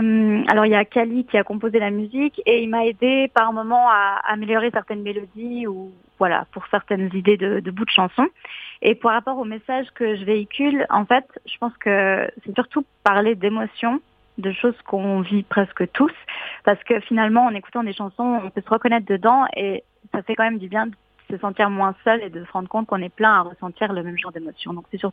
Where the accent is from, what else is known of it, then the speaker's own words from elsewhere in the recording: Switzerland; je suis chez moi en Suisse et j'avais envie de retourner à Paris